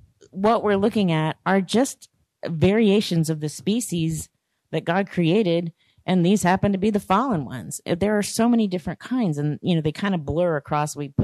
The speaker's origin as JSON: {"language": "English", "region": "Ohio", "country": "United States", "tie": "born or raised there", "said": "I grew up in Ohio around the mounds."}